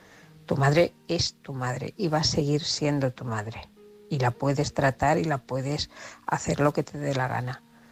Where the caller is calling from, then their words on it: Barcelona, Catalonia, Spain; corresponsal de Barcelona.